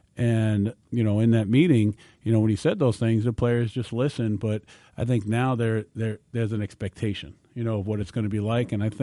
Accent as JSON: {"language": "English", "region": "New York", "country": "United States", "tie": "born or raised there", "said": "I grew up in New York, so and we didn't have a garage"}